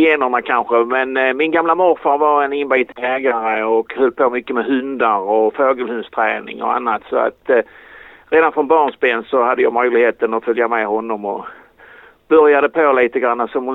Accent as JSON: {"language": "Swedish", "region": "Skåne", "country": "Sweden", "said": "Alltså jag är ju lite bortskämd som skåning."}